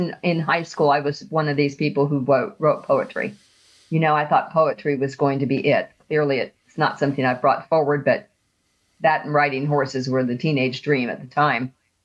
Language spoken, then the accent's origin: English; California, United States; now in Texas, United States; I grew up in California and migrated to Texas, whereas Charles is a native Texan.